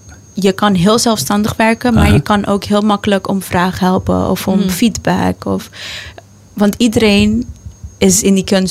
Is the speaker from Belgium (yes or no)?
no; Curaçao; Maar wij zijn op Curaçao opgegroeid.